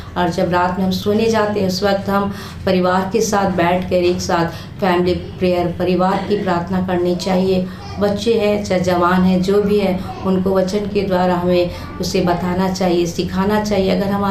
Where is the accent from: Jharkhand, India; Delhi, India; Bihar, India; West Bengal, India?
Jharkhand, India; मैं झारखंड की रहने वाली हूँ और मैं हिंदू बैकग्राउंड से आती हूँ